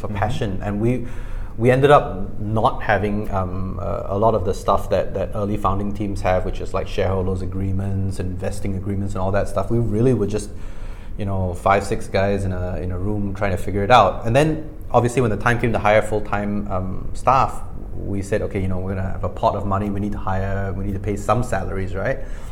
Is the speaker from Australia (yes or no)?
no; Singapore; also born or lived in United Kingdom; I'm from Singapore.